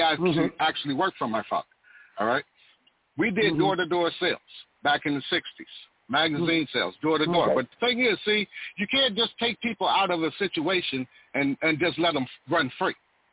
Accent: New Orleans, Louisiana, United States; now in Sacramento, United States; I'm from New Orleans originally, born in the projects.

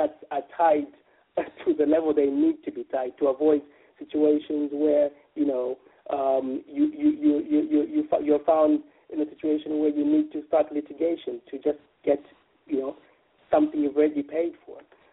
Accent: Lusaka, Lusaka Province, Zambia; I grew up in Roma. So going back to Zambia and visiting this area, you know, it makes me feel quite proud of having grown up in the area.

